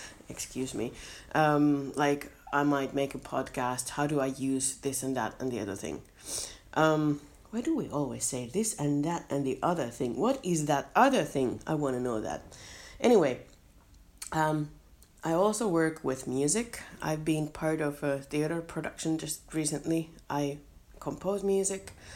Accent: Finland; English is a second language; already I told you already that I'm from Finland, and that English is not my first language, so that already has been said.

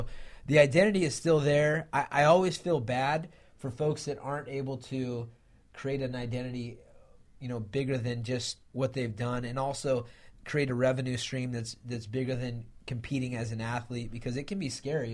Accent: Sacramento, California, United States; It was in my hometown in a you know, the arena that has kind of helped save Sacramento as a community.

